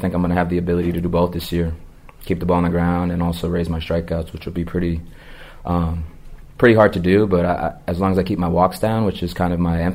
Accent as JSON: {"language": "English", "region": "New York", "country": "United States", "said": "that's kind of shows the testament to me being from New York. All the New Yorkers, everyone from my hometown kind of showing up"}